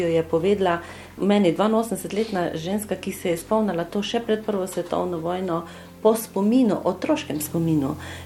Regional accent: Carinthia, Slovenia; Ne razlikuje se precej od mojega domačega kraja, ki je sosednja vasa.

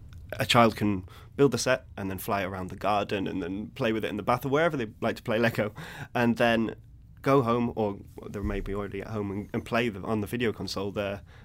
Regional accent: London, United Kingdom; now in Billund, Denmark; I came from London, so going from London to Billund, so a town of millions and millions and millions to like a small rural town of 3,000 people.

